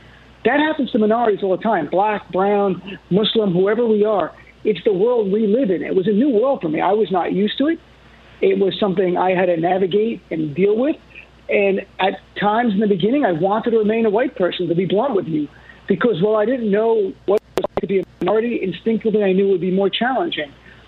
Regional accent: United States; it really is the core of my being as an American here. You know, I went pre-9/11, I was really raised to be a white guy. No exaggeration. My dad's Palestinian. My mom, though, was Italian-American, born here in the States.

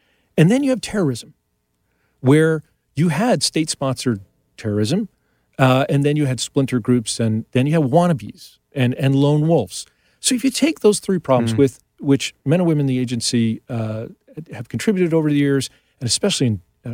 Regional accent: New York, United States; I grew up in New York.

